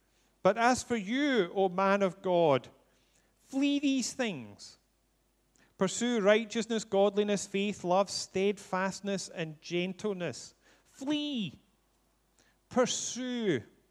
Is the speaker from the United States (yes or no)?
no; Glasgow, Scotland, United Kingdom; You all know I grew up in Glasgow